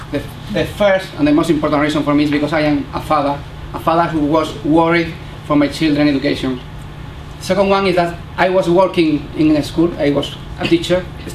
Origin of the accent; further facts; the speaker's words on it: Spain; accent: Spanish; English is a second language; my English with my terrible Spanish accent may be hard for you to understand